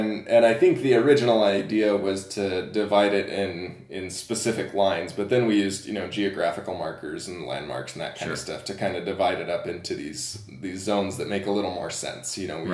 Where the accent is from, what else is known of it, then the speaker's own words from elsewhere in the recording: Texas, United States; also born or lived in Arizona; Well, so I grew up in Texas and then moved to Arizona and then moved back out of Arizona, right?